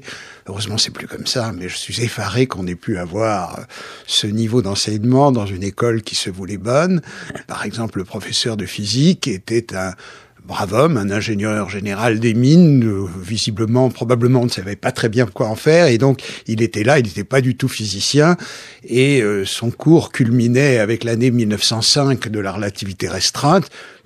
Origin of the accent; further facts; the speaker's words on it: Paris, Île-de-France, France; Après ça, j'ai grandi à Paris, sans histoire